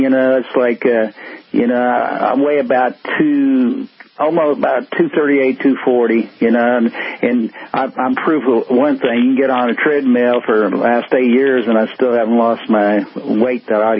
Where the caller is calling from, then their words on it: Kansas City, United States; I'm calling from Kansas City area